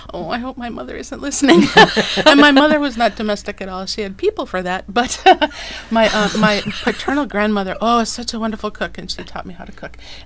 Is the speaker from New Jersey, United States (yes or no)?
no; Minnesota, United States; moved away as an adult; now in Oregon, United States; Oofta, I am from Minnesota. And at the age of about 35, I realized that I had had my lifetime's allotment of snow.